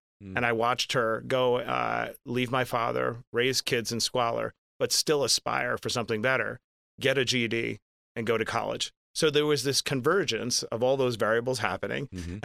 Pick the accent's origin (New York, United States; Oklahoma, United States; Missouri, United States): New York, United States; Queens; born or raised there